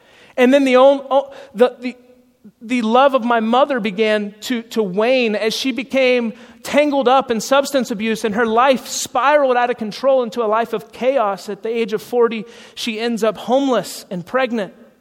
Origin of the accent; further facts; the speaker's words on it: Atlanta, Georgia, United States; I grew up in church in Atlanta, Georgia. I just got to go back there for a buddy's wedding, and I was reminded of how Southern I really am.